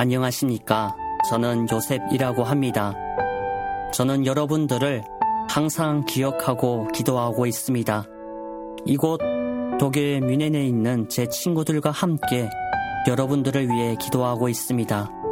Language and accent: Korean; North Korea; 우리 북조선 고향 땅에도 희망이 있구나